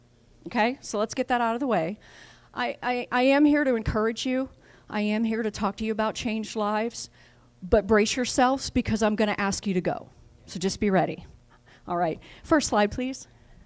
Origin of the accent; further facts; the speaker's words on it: Pittsburgh, Pennsylvania, United States; I live in the South now, so I say y'all, but I am from Pittsburgh.